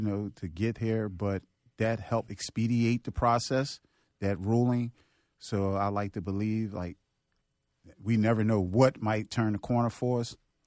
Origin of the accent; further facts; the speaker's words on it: Philadelphia, Pennsylvania, United States; So I grew up in North Philadelphia.